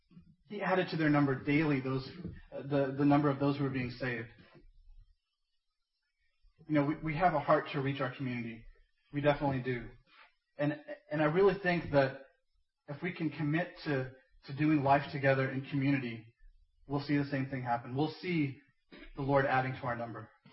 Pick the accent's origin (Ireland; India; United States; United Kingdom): India; from my experience as an Indian, this is very much a cultural tendency.